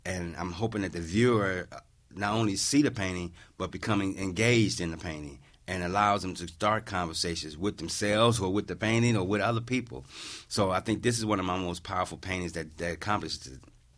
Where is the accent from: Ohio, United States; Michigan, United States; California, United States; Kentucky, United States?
Ohio, United States; Cleveland; So when I got back to Cleveland, I realized that Cleveland ain't so bad, that this is my hometown. And no matter where I go, I represent Cleveland.